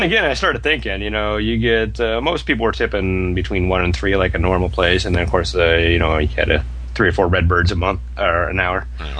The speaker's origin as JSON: {"language": "English", "region": "Florida", "country": "United States", "said": "I mean, people ask where I was from. I am from Florida."}